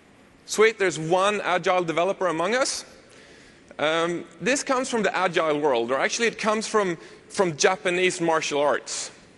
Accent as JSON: {"language": "English", "country": "Sweden", "second_language": "English", "said": "As I said, I'm also from Sweden, so if you've got issues understanding what I'm saying, tough."}